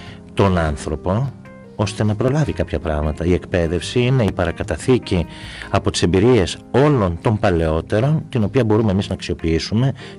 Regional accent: Greece; επειδή εγώ μεγάλωσα, ας πούμε, στην Ελλάδα τις δεκαετίες του 70 και του 80

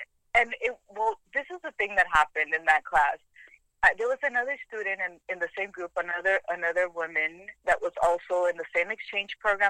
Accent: Los Angeles, California, United States; first language Spanish; English is a second language; I was born here in the U.S. My parents are from El Salvador, but I grew up in East L.A. And so when I was little, my mom just spoke to me in Spanish, mm-hmm. and all I would speak was Spanish.

